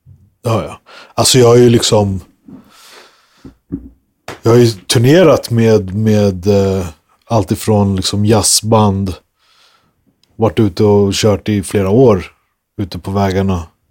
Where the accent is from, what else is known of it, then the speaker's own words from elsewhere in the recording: Brandbergen, Stockholm County, Sweden; also born or lived in Rågsved; Jag är uppvuxen i Brandbergen, Haninge. Bodde en liten stins i Rågsved.